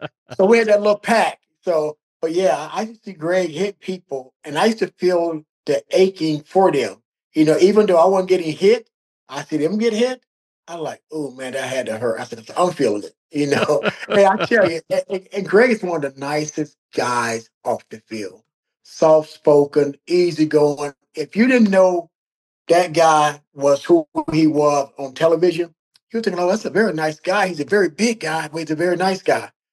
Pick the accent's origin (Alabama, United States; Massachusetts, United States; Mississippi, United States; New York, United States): Alabama, United States; I'm from Alabama. Everybody say it's hot. I'm loving this weather.